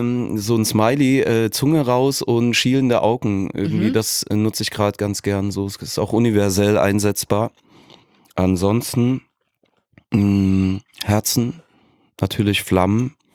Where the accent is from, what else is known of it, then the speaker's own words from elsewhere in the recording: Saxony, Germany; Ich bin Sachse.